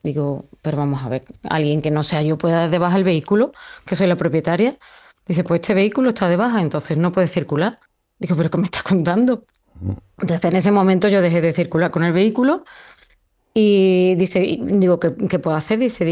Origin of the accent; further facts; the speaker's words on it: Guillena, Andalusia, Spain; Buenos días, soy de Guillena.